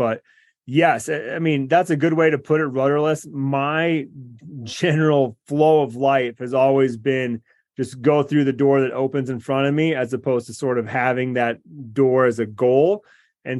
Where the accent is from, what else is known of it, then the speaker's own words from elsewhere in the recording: Michigan, United States; Yeah, I grew up in Michigan and then we travel over to Wisconsin.